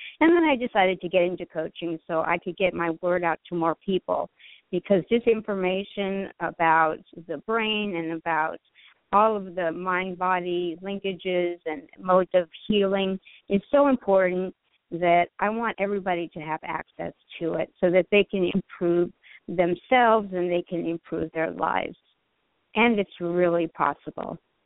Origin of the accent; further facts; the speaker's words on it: Palm Springs, California, United States; I'm up in Sacramento, and usually I'm from Palm Springs, but I'm up in Sacramento